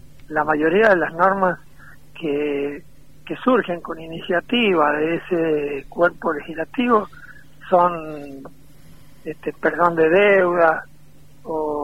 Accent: San Juan, Argentina; yo no soy de Rawson, y lo digo, vengo de Capital

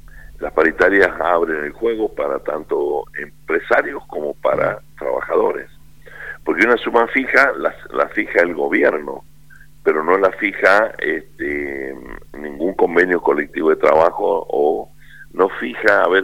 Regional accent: Argentina; porque somos todos argentinos

